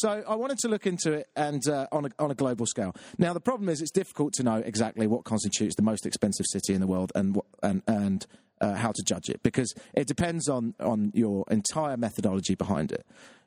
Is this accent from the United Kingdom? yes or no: yes; United Kingdom; because I'm British and I'm not used to tipping